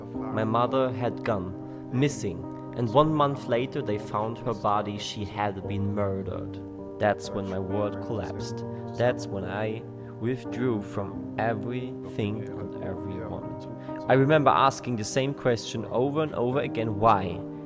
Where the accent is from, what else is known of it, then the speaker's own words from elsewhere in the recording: Bregenz, Vorarlberg, Austria; I was invited to a church service about 20 miles away from my hometown of Bregenz.